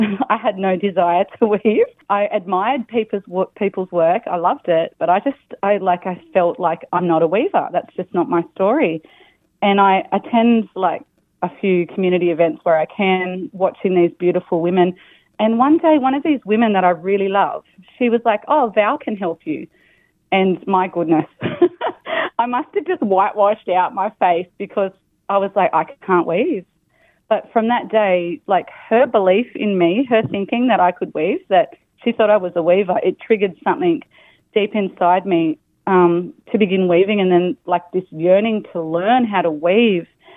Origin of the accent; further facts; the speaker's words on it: Lismore, New South Wales, Australia; It was really bad here in Lismore. It was then that my connection to country, my home, Lismore, came up.